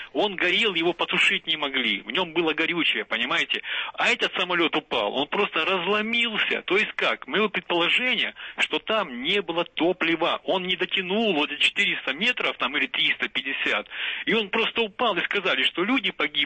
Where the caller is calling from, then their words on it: Kamyshevatskaya, Krasnodar Krai, Russia; Я звоню из Краснодарского края, это вот Камышеватская, тут, в принципе, недалеко.